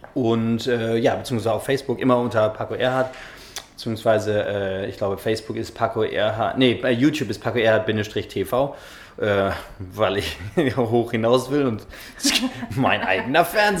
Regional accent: Munich, Bavaria, Germany; born there; Naja, ich bin in München geboren, ursprünglich. Hört man jetzt nicht gerade, aber ich bin zumindest geboren in München.

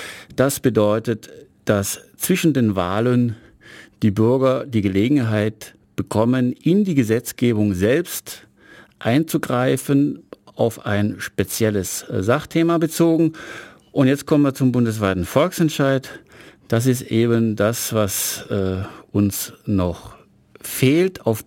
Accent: Uhingen, Baden-Württemberg, Germany; born there; now in Ulm, Germany; Ich komme eigentlich ursprünglich gebürtig aus Göppingen, ja, Uhingen eigentlich, da komme ich her, aber ich wohne jetzt schon seit über 20 Jahren in Ulm, werde natürlich der ewig Zugezogene bleiben, das lässt sich nicht verändern, trotzdem fühle ich mich, ich denke mit Fug und Recht, als Ulmer und als Uhinger

